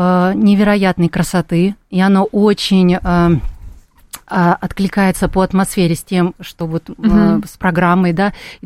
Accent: Novosibirsk, Novosibirsk Oblast, Russia; Да, я родом из Новосибирска.

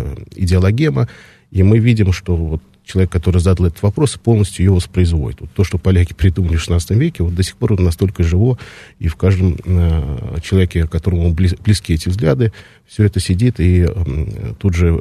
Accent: Siberia, Russia; я русский, я сибиряк, потому что я из Сибири.

